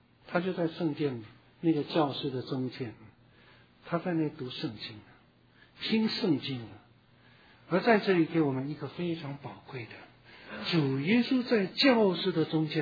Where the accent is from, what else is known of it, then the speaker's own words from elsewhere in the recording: China; 可能我们中国人都很喜欢听啊，但是进一步不太会问啊